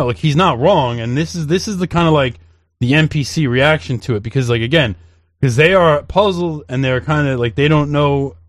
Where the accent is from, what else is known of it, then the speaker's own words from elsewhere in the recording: New York, United States; So I just say, I'm from Rockland County.